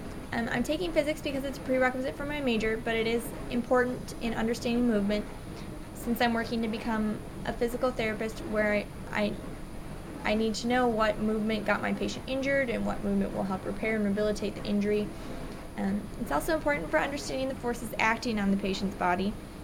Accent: New Orleans, Louisiana, United States; I am from New Orleans, Louisiana, and I've gone to 3 different universities since I started college in the fall of 2004.

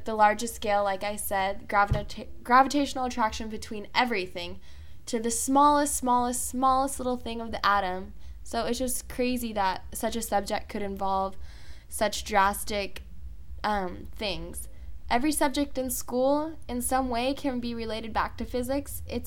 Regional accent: Irvine, California, United States; I am from Orange County, Irvine to be exact. I've lived in Irvine my entire life, so when I came to college, it was a big adjustment.

